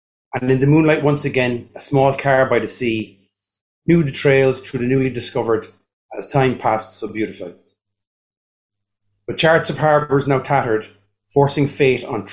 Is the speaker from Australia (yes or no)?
no; Cobh, Munster, Ireland; I'm from Cove, and I served in the Irish Naval Service.